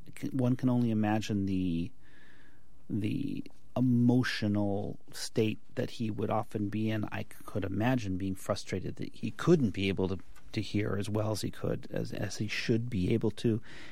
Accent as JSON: {"language": "English", "town": "Las Vegas", "region": "Nevada", "country": "United States", "tie": "born or raised there", "also_born_or_lived": "Reno", "said": "You know, I grew up in Nevada. I was in Las Vegas. My family was in Las Vegas until I was 10, and then we moved to Reno at that point."}